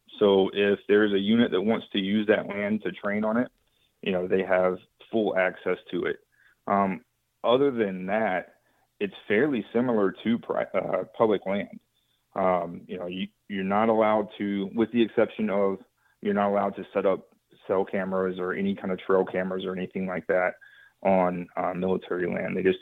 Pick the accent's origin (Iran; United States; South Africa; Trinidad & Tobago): United States; Texas; as to where I grew up in West Texas.